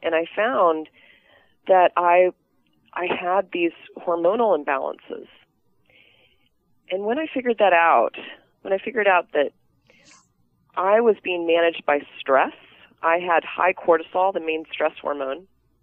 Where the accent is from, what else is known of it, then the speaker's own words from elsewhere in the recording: Maryland, United States; I grew up in Maryland, suburban Maryland